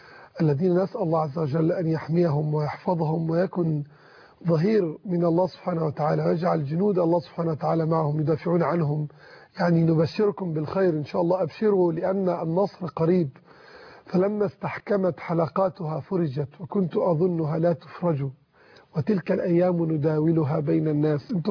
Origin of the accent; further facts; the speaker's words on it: Egypt; بالنسبة لنا كمصريين